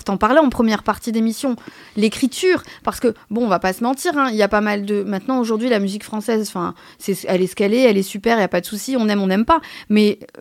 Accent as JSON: {"language": "French", "town": "Agen", "region": "Nouvelle-Aquitaine", "country": "France", "tie": "born there", "said": "parce que je suis née au Âgeunaise"}